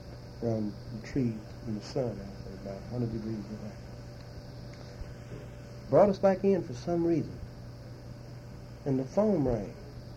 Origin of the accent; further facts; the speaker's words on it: Mississippi, United States; I said, sir, we're from Mississippi. We're all born and reared in Mississippi.